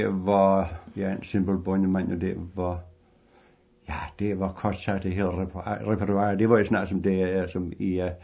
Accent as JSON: {"language": "Danish", "town": "Lintrup", "region": "Region of Southern Denmark", "country": "Denmark", "tie": "born or raised there", "also_born_or_lived": "Ejnum", "said": "vi flyttede ind til Lintrup, hvor min far har virksomhed her. Og det er nærmest det, jeg har min barndom."}